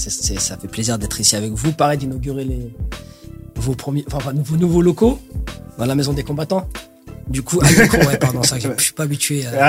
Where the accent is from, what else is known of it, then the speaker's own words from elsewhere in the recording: Les Ulis, Île-de-France, France; Parce que je viens des Ulysses, ouais, effectivement.